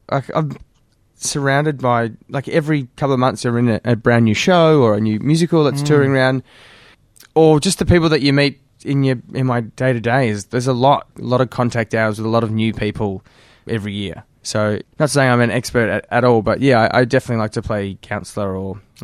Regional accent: Glen Waverley, Victoria, Australia; Yeah, I grew up here. I grew up in Glen Waverley, not in the city. And in fact, didn't really know a lot about the city at all. But yeah, I grew up in the sheltered southeastern suburbs of Melbourne.

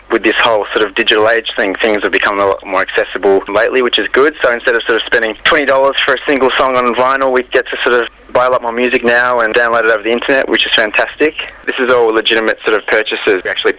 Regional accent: Melbourne, Victoria, Australia; they found out that I was a DJ from Melbourne and asked if I'd like to do a guest spot.

